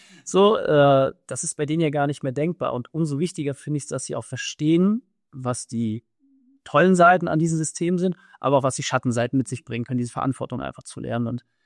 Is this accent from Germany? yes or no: yes; Neubrandenburg, Mecklenburg-Vorpommern, Germany; wir sind ja beide aus Mecklenburg-Vorpommern, er ist ja aus Greifswald, ich aus Neubrandenburg, so ein fast gleicher Jahrgang